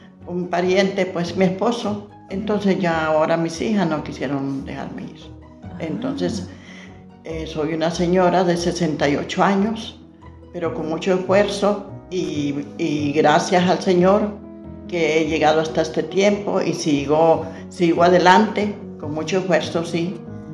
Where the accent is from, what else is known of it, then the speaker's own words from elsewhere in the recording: Honduras; moved away; Soy hondureña.